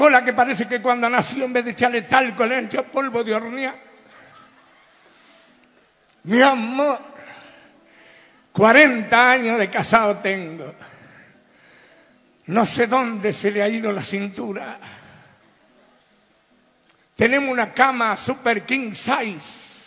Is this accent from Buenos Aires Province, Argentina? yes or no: no; Tucumán, Argentina; Yo vengo de Tucumán, donde nadie quiere a nadie.